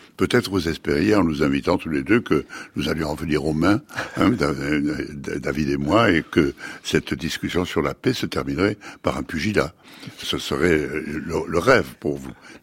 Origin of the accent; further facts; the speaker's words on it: France; Vous êtes belge, je suis français.